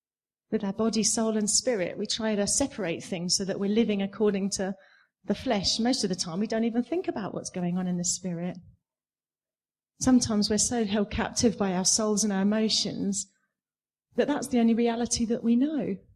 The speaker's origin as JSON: {"language": "English", "region": "England", "country": "United Kingdom", "said": "I'm from England and, you know, I serve the Lord through a ministry called Cabin Academy"}